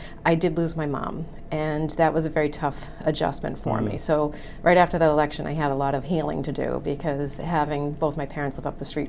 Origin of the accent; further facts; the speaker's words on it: Quincy, Massachusetts, United States; Watching what was happening here in Quincy, I decided, like I said, I was in my hometown, walking into town hall and filled papers